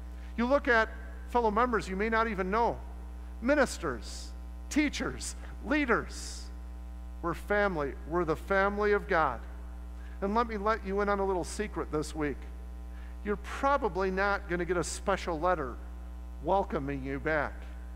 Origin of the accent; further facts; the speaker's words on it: Flint, Michigan, United States; I was raised in Flint, Michigan.